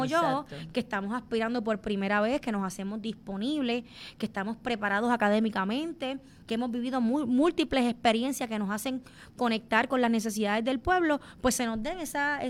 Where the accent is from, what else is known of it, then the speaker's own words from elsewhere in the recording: Camuy, Puerto Rico; yo soy de Camuy, del barrio Cibao. Ajá. Yo colindo con el barrio Piletas, el barrio de Cibao San Sebastián y el barrio Oaxaca de Quebradilla.